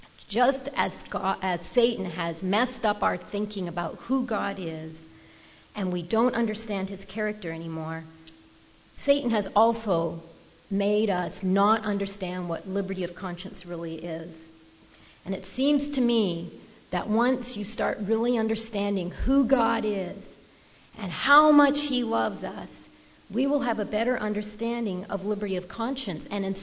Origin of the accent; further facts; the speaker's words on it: Vancouver, British Columbia, Canada; I grew up in Vancouver, beautiful British Columbia, as we say.